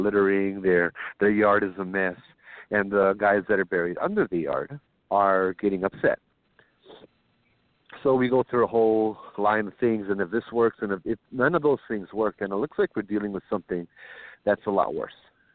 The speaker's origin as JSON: {"language": "English", "region": "Hawaii", "country": "United States", "said": "Though, once again, I want to make sure I'm Hawaiian, and I am fiercely proud of my culture"}